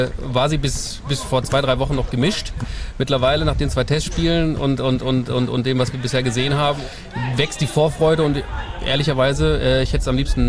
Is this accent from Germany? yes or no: yes; Sprockhövel, North Rhine-Westphalia, Germany; er kommt aus Velbert, ich komme aus Sprockhövel, beziehungsweise bin in Sprockhövel aufgewachsen.